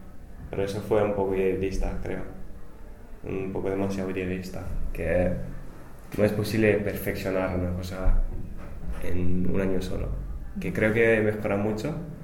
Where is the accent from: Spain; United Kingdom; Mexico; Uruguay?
United Kingdom; England; Spanish is a second language; antes de ir yo pensaba que iba a volver a Inglaterra como español, como españolcito